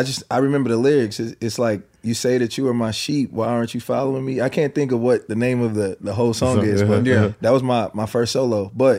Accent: Los Angeles, California, United States; Yeah, yeah. Born and raised in Jordan Downs.

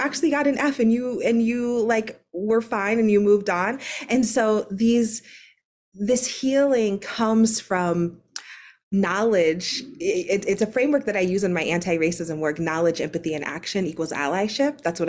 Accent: Ohio, United States; I'm back in Ohio in my hometown.

